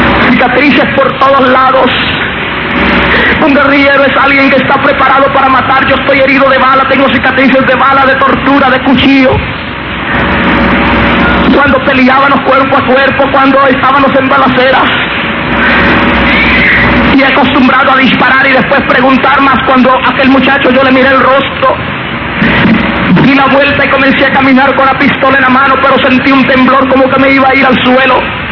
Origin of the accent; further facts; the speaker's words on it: Guatemala; cuando regresé a Guatemala, llegué a mi pueblo.